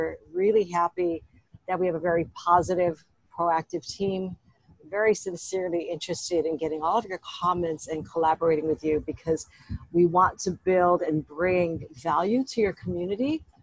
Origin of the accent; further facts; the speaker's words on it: Pearl City, Hawaii, United States; I grew up in Pearl City, it's the same way.